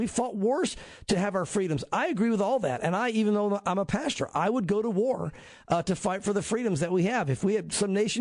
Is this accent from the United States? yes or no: yes; the South, United States; and I'm a Southern brother. I grew up in the South.